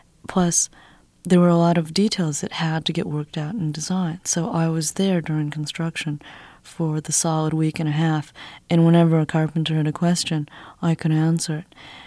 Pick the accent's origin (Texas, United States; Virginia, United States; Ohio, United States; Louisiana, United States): Ohio, United States; I grew up in Ohio. Not Kent State, but Ohio University had a lot of the riots that my parents sort of, you know, kept me away from.